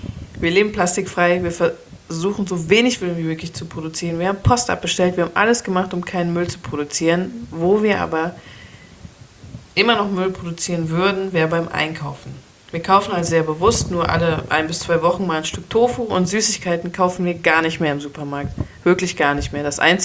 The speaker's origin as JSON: {"language": "German", "town": "Cologne", "region": "North Rhine-Westphalia", "country": "Germany", "said": "als Kölner"}